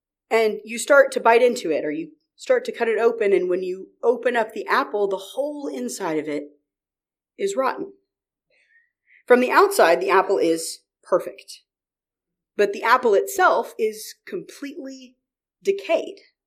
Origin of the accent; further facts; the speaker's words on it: New York, United States; I come from New York, you all know this, and New York is apple country. I grew up with access to what felt like a million different types of apples, right?